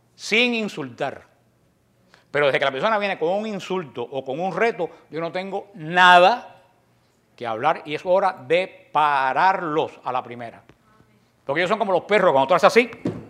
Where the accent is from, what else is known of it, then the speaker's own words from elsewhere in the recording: Cuba; yo me crié en Cuba, en pleno comunismo, en batalla contra la iglesia. Yo desde chiquito aprendí a defender la iglesia.